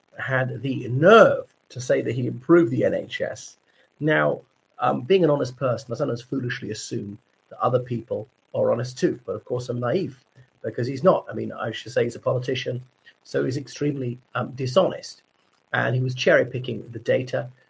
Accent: Ireland; from Ireland.

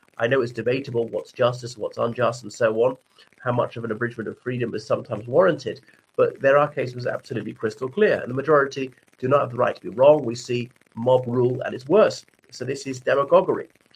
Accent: Ireland; from Ireland.

